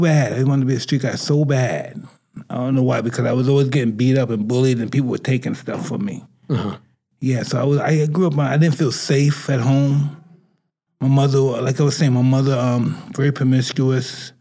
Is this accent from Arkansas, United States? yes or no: no; Brooklyn, New York, United States; I grew up in Brooklyn, New York. Mm-hmm. Listen, at one time it looked nice. And then I realized that we had to move.